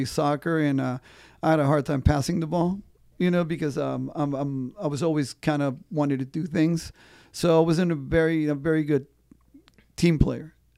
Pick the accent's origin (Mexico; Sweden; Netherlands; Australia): Mexico; also born or lived in San Antonio; now in United States; first we moved to San Antonio in Texas, and I started beating everybody there because I was originally from Mexico